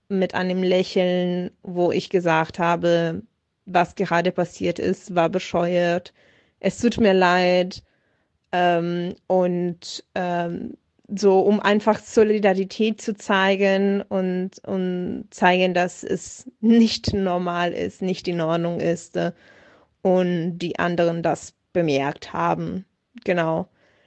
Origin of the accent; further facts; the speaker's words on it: Italy; German is a second language; now in Germany; ich komme ja aus Italien und fahre, also Vor Corona-Zeiten bin ich regelmäßig zwischen München und Bologna gefahren mit dem Zug.